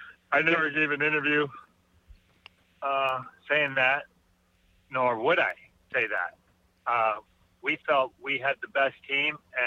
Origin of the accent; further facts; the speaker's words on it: Canada; You know, growing up in Canada, playing outdoors my whole life